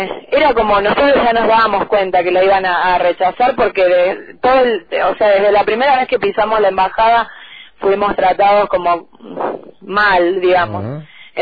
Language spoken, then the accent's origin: Spanish; Santa Fe, Argentina; born there; now in Tierra del Fuego, Argentina; nací en Santa Fe y vivo en Tierra del Fuego ahora hace 6 años, pero vine por primera vez hace 21 años a Tierra del Fuego, y bueno, y estoy acá entre idas y vueltas hace 21 años.